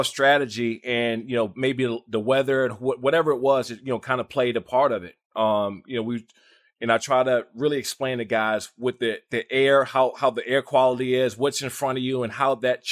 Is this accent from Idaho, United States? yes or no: no; Maryland, United States; And, you know, I grew up in Maryland, Washington, D.C. area.